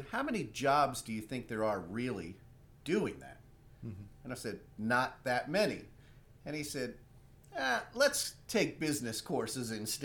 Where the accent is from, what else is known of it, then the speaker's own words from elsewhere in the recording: Baltimore, Maryland, United States; No offense to my hometown, but I'd much rather raise a child here.